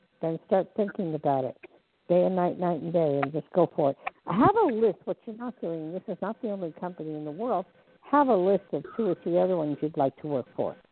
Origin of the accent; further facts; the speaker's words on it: New Jersey, United States; I'm from New Jersey, New Jersey, New York, and a lot of it is who you know